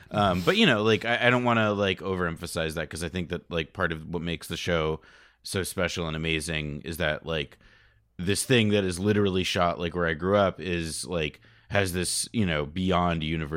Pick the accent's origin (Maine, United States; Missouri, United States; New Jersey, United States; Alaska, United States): New Jersey, United States; Montclair; I am from Montclair, New Jersey, where a lot of the show is shot